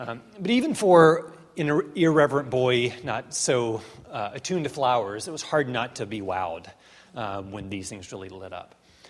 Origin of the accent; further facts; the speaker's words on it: Birmingham, Alabama, United States; I grew up in Birmingham, Alabama. I was a suburban kid. We lived on the edges of Birmingham.